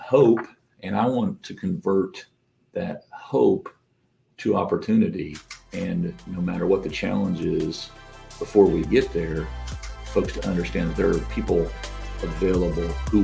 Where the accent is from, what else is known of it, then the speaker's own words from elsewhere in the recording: Claremont, Indiana, United States; we're Hoosiers. We all come, born and raised in Claremont, Indiana